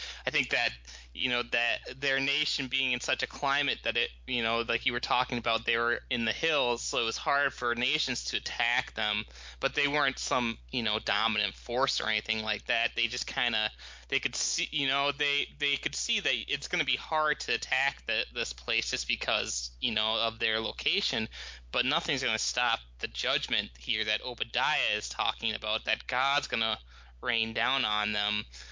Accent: Eau Claire, Wisconsin, United States; I grew up in Eau Claire, Wisconsin, as a Detroit Lions football fan

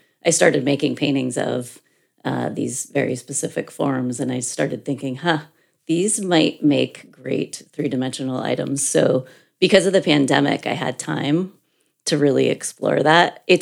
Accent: Brewster, Massachusetts, United States; I grew up in Brewster. I'm in my hometown.

